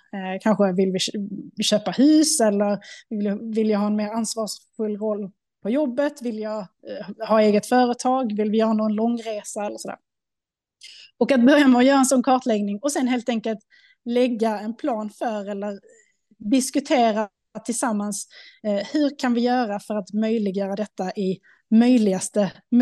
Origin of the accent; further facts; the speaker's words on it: Skåne, Sweden; now in Stockholm, Sweden; Vi är ju födda och uppvuxna i Skåne. Båda två har våra föräldrar där också.